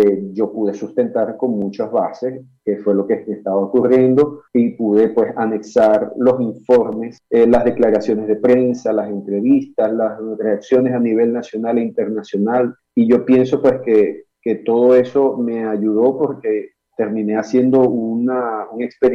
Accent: Venezuela; now in Riohacha, Colombia; yo salí fue por mis propios medios, como cualquier venezolano que sale de Venezuela. Llegué acá a Riohacha

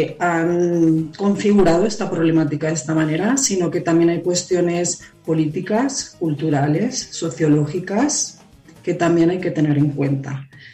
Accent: Balearic Islands, Spain; now in Colombia; yo sí soy española, soy de Mallorca, es una isla de la Comunidad Autónoma de Baleares. Por motivos personales y académicos estoy viviendo en Colombia actualmente.

